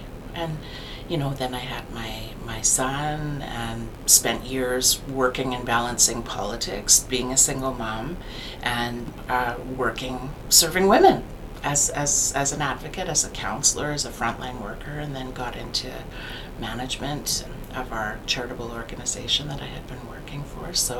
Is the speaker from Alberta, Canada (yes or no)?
yes; St. Albert, Alberta, Canada; I grew up north of Edmonton in the community of St. Albert. I was born in Edmonton and grew up in this beautiful community in St. Albert